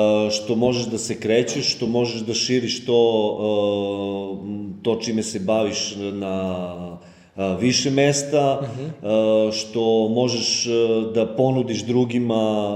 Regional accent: Pirot, Southern and Eastern Serbia, Serbia; now in Belgrade, Serbia; Mnogi od nas uopšte nisu Beograđani, ja sam konkretno iz Pirota

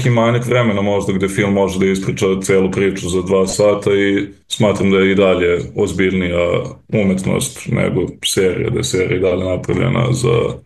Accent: Vrbas, Vojvodina, Serbia; iz Vrbasa sam tako da smo imali jedan bioskop koji je radio jednom, dva put mesečno

